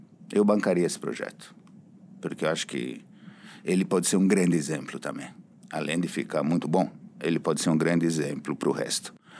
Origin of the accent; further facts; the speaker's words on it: Florence, Tuscany, Italy; first language Italian; Portuguese is a second language; now in Brazil; Eu sou italiano de Firenze, então lá realmente é difícil fazer qualquer coisa.